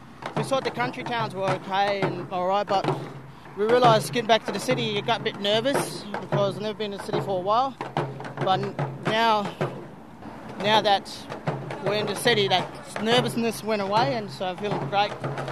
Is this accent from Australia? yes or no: yes; Perth, Western Australia, Australia; I'm from Perth. I'm a Noongar Yamdi boy and East Kimberley boy and a Pilbara boy.